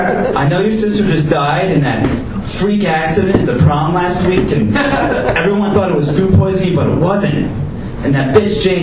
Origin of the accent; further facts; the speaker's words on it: Ireland; I'm also Irish, so I'm skinny, white, and red-haired.